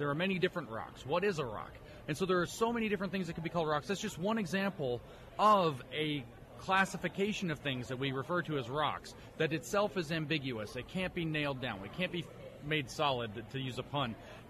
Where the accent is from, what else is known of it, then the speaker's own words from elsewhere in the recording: Tennessee, United States; I grew up in East Tennessee and I decided near the end of my time in high school I wanted to be a physicist.